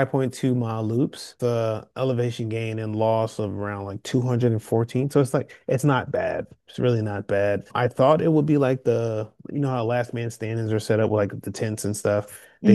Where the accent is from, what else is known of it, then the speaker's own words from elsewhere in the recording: North Carolina, United States; Shout out North Carolina. I'm from North Carolina, everybody.